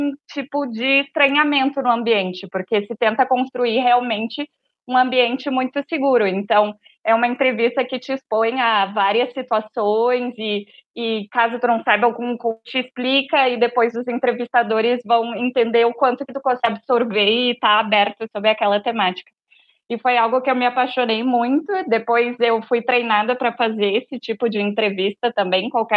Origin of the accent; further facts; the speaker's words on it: Rio Grande do Sul, Brazil; now in São Paulo, Brazil; eu sou gaúcha, né? Vocês já devem ter escutado pelo meu sotaque. Atualmente, eu moro em São Paulo